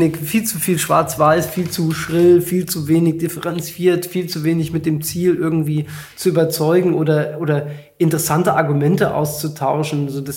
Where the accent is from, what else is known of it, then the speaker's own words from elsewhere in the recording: Hesse, Germany; am Ende bin ich halt ein echter Hesse. Ich habe auch SCH-Problem.